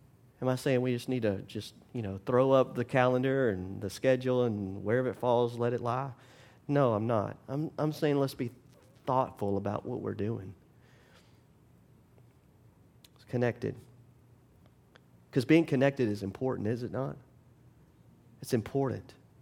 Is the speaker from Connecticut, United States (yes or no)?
no; Louisiana, United States; at least I grew up in Louisiana, so we had the blue law. You couldn't work on Sunday, right?